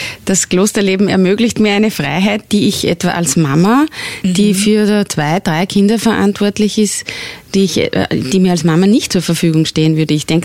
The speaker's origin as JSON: {"language": "German", "town": "Kirchdorf", "region": "Upper Austria", "country": "Austria", "lives_now": "Kirchberg am Wechsel, Austria", "said": "Ich bin aus Kirchdorf. Ich bin quasi von Kirchberg"}